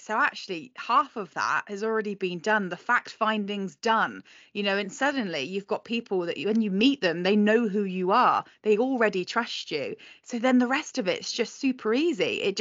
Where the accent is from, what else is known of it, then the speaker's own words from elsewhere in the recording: United Kingdom; we're incredibly, as British people, we are incredibly guilty of feeling like we owe people something.